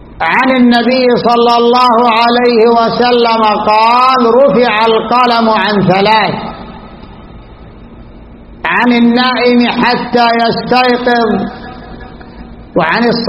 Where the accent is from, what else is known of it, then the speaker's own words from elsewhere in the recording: Saudi Arabia; بلادنا المملكة العربية السعودية